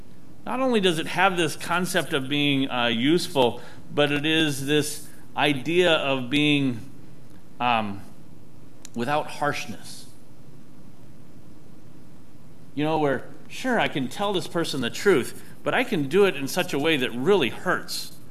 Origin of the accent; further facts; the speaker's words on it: California, United States; And I just decided to say, "I'm from Southern California."